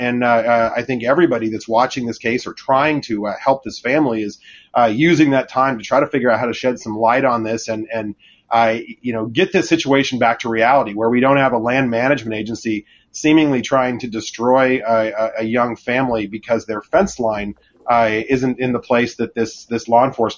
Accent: Arizona, United States; I'm from Arizona originally, any of us that have families that settled the West

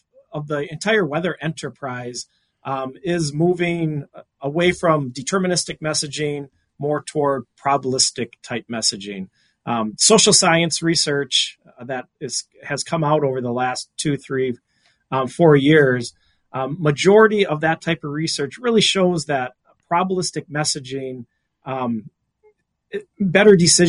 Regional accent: Wisconsin, United States; moved away as an adult; grew up in southeast Wisconsin and, you know, moved here when I was 26. It was a tough childhood growing up in Wisconsin.

